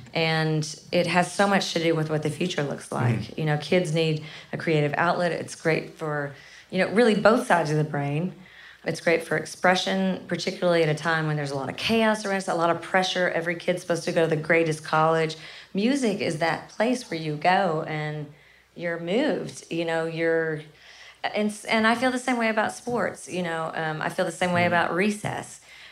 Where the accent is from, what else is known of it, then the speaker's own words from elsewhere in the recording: Kennett, Missouri, United States; So I'm from a really small town called Kennett, Missouri